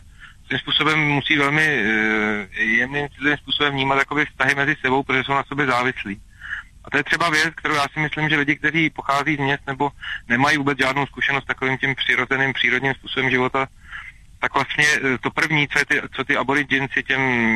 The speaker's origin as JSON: {"language": "Czech", "town": "Kojšice", "region": "Šumava", "country": "Czechia", "tie": "born or raised there", "said": "Já totiž jsem ze Šumavy, já jsem se narodil do velmi malé vesničky, to znamená Kojšice, tam je pouze 10 obyvatel."}